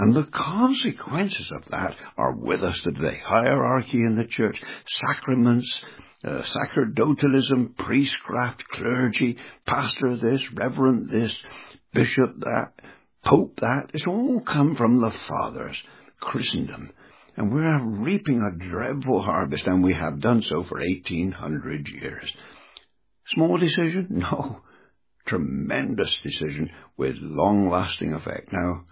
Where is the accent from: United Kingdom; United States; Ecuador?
United Kingdom; England; Now, I'm an Englishman.